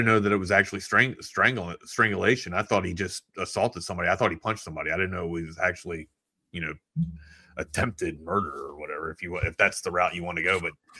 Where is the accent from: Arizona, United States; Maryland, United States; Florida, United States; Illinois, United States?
Maryland, United States; Baltimore; but in maybe it's just because I'm from Baltimore, but The Wire, just for me, that's number one.